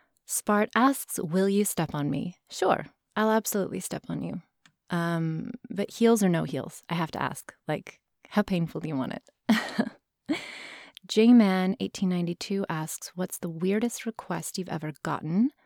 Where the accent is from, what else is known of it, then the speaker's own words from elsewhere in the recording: Arizona, United States; When I was a kid, we grew up in Arizona and we had no air conditioning because my parents did not have a lot of money when we were growing up.